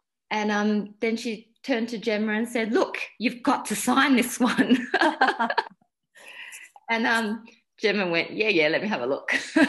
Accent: Australia; because I was raised in Australia for virtually all my life, so I consider myself quite Australian. But at the same time, I can't escape from that pull of my parents' culture and where I came from.

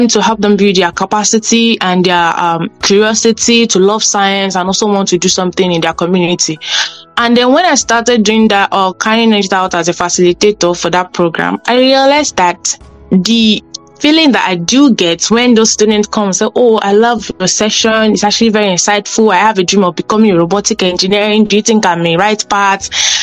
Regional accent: Nigeria; And as a Nigerian myself, I felt like I didn't really see, like when I was in school, I literally spent 7 years to study a 5 years course.

